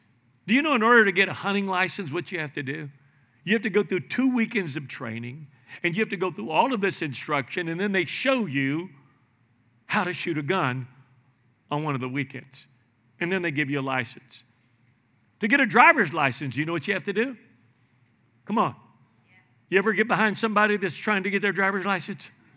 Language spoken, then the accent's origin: English; Houston, Texas, United States; I married a Cajun girl. Her maiden name is Baudouin, and I'm Mexican from the Barrio of Houston